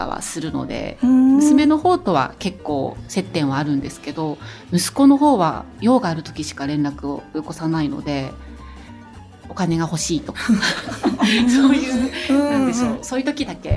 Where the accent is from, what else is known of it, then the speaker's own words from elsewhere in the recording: Hachinohe, Aomori, Japan; 私も八戸生まれ八戸育ちです。